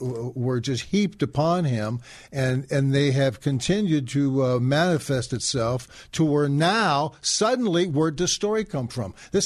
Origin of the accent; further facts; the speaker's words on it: Lawndale, California, United States; also born or lived in Hawthorne; I was born in Hawthorne Hospital, and I was raised in Lawndale, California.